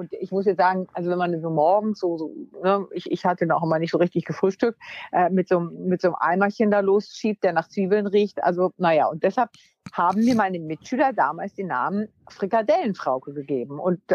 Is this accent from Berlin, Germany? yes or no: no; Wunstorf, Lower Saxony, Germany; weil ich bin aufs Gymnasium gegangen in Wunstorf, also da, wo ich herkomme, in Niedersachsen.